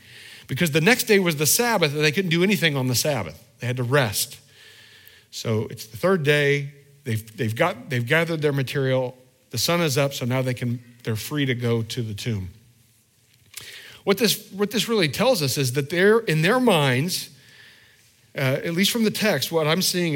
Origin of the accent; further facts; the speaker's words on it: Indiana, United States; when I grew up in Indiana, I lived on a lot of country roads that were gravel